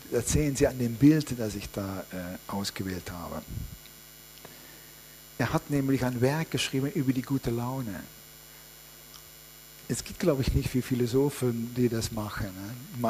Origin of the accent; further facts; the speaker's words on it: Netherlands; German is a second language; now in Freiburg, Germany; also ich komme ja aus den Niederlanden